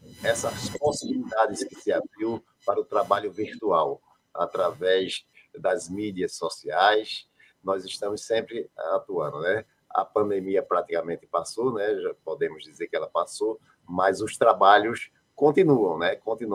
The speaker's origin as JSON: {"language": "Portuguese", "town": "Ribeirão", "region": "Pernambuco", "country": "Brazil", "said": "Bom, eu sou de Pernambuco, eu sou da cidade de Ribeirão, né, no estado de Pernambuco, não é Ribeirão Preto, que é muito confundido. É Ribeirão, aqui pertinho do Recife. Fica a 80 quilômetros do Recife, não é?"}